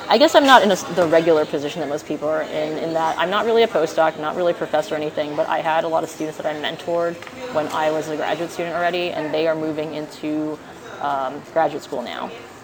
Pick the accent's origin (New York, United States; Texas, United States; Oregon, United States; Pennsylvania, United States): New York, United States; New York City; So I love New York. I grew up in New York.